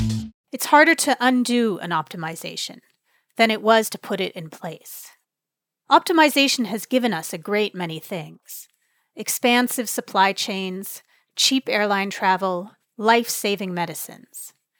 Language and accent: English; California, United States; growing up in the Bay Area in the 80s and 90s, I'd watched this new tech mindset and wealth seep in.